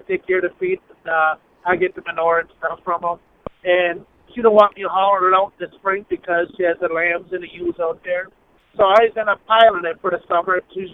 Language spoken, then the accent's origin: English; Wisconsin, United States; Actually, I'm from Wisconsin, but I'm driving to Kansas right now.